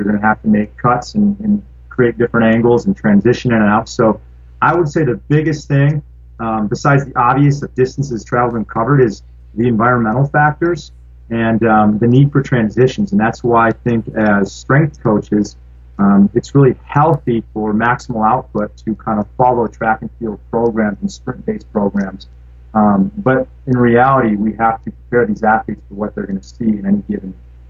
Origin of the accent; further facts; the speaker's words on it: Waukesha, Wisconsin, United States; I grew up in the Waukesha area.